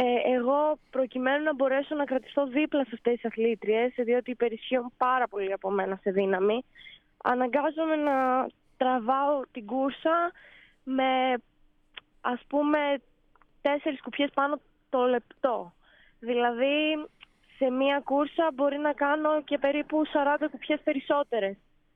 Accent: Kastoria, Western Macedonia, Greece; Είμαι από την Καστοριά. Έχουμε τη λίμνη εδώ πέρα που είναι φοβερό μέρος.

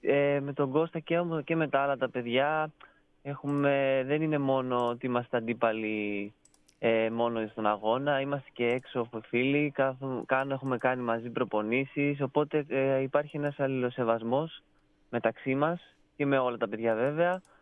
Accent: Athens, Attica, Greece; Καταρχήν έρχομαι από Αθήνα, έχω καταγωγή από τη μητέρα μου από την Πάτρα.

